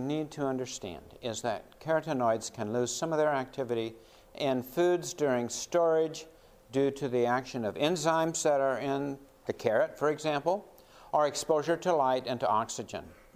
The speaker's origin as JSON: {"language": "English", "region": "Washington", "country": "United States", "tie": "born or raised there", "said": "I grew up in Washington State, and I'm about ready to move to Oregon."}